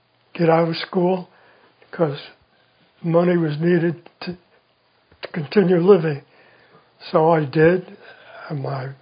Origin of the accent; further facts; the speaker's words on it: New York City, New York, United States; Born and raised in New York City, and proud of it, by the way. It's a great place.